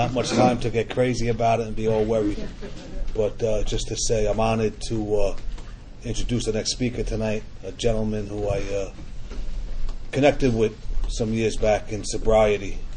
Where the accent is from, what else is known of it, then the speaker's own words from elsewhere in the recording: New York, United States; I drove down here from New York. I don't know if you knew I was from New York or not.